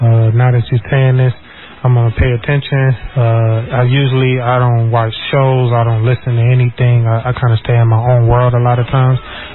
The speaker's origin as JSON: {"language": "English", "country": "Nigeria", "lives_now": "United States", "said": "And you kind of hear that story a lot, too, you know what I mean, being Nigerian."}